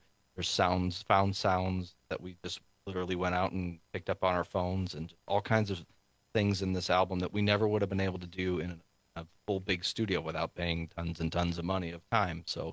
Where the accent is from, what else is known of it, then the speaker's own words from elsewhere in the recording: Mineral Point, Wisconsin, United States; Well, I mean, Mineral Point Opera House is my hometown.